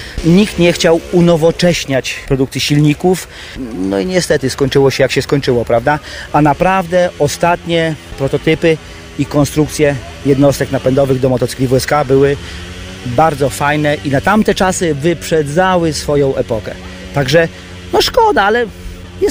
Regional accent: Świdnik, Lublin Voivodeship, Poland; ja się wychowałem, urodziłem się w Lublinie, ale mieszkam od początku, no, od małego w Świdniku.

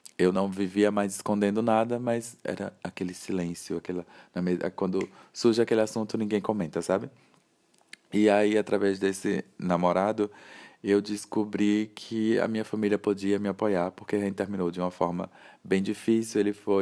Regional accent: Aracaju, Sergipe, Brazil; Eu sou de Aracaju, sou sergipano.

